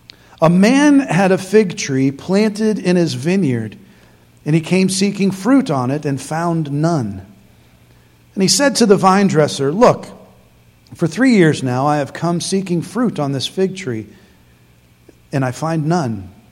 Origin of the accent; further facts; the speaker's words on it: Syracuse, New York, United States; I grew up on the East Coast. I mean, we moved all over the place. But I spent some formative years in upstate New York in Syracuse.